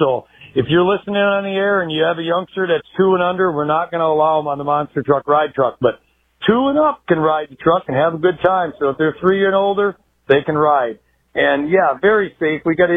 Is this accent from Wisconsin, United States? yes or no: yes; Green Bay, Wisconsin, United States; I'm actually a cheesehead. I'm from originally from Green Bay, Wisconsin. I now reside up in Oconto, Wisconsin, right on the Bay of Michigan